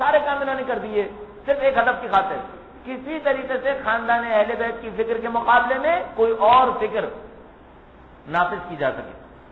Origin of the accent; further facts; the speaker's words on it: Karachi, Sindh, Pakistan; آپ اور ہم تو کراچی کے رہنے والے ہیں، ہم اور آپ اس وقت کراچی میں تھے